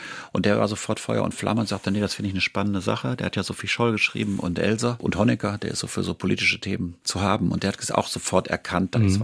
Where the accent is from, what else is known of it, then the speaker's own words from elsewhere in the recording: Düsseldorf, North Rhine-Westphalia, Germany; ich bin in Düsseldorf groß geworden